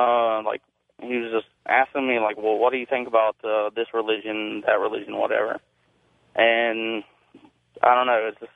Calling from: Concord, North Carolina, United States; I'm calling from Concord, North Carolina.

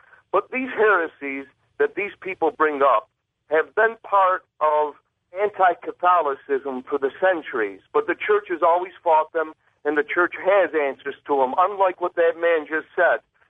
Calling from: Rome, New York, United States; I'm calling from Rome, New York.

